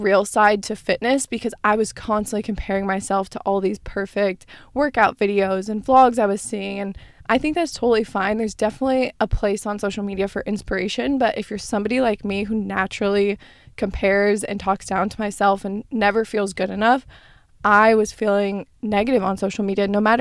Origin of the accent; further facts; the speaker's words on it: Arizona, United States; now in California, United States; I grew up in Arizona, so obviously the summers are brutal. And I feel like I just look forward to colder weather so much, except now that I live in California